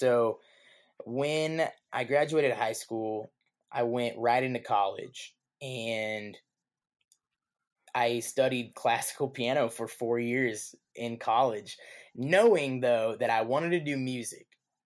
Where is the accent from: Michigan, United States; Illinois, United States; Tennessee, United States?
Illinois, United States; Latham; So I grew up in Latham, Illinois, small farm town of about 400 people. Grew up on a farm and listening to country music on the tractor